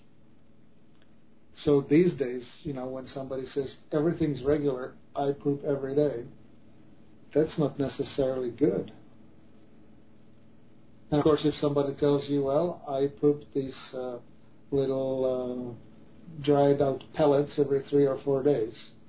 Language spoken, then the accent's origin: English; Czechia; English is a second language; I grew up in the Czech Republic. I come from a different culture.